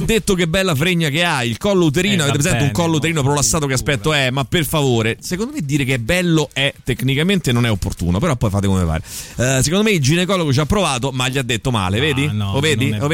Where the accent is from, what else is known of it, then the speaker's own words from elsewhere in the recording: Romania; È vero, io sono rumena.